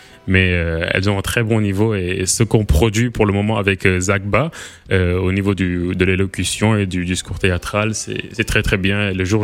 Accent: Senegal

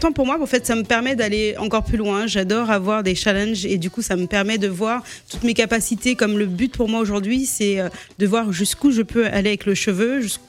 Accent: Martinique, France; born there; j'ai des origines berbères d'un arrière-arrière-grand-père. Je suis née en Martinique.

